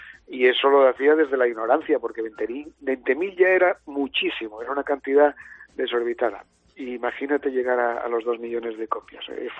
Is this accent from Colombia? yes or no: no; Asturias, Spain; born there; somos asturianos. Ella nacida en Cuba y yo nacido en Asturias, y además con una historia hermosísima de retorno a Asturias después de 3 generaciones.